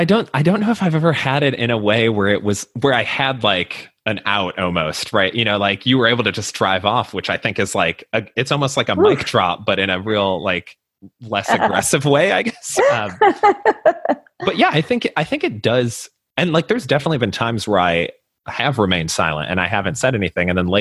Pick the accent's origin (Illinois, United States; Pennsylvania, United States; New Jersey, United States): Illinois, United States; Skokie; I grew up in Skokie, Illinois, which if you're familiar, there's been a film, multiple films really about it, but a very high density Jewish population. I myself am not Jewish, but a lot of my friends growing up were.